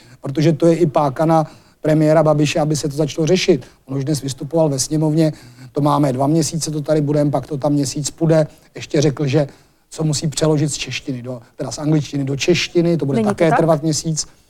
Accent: Liberec Region, Czechia; Já jsem z Libereckého kraje, tak tam toho je plno.

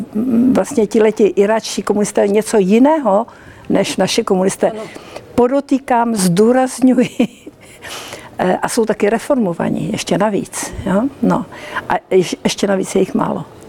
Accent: Moravia, Czechia; Já jsem taky Češka, aspoň doufám.

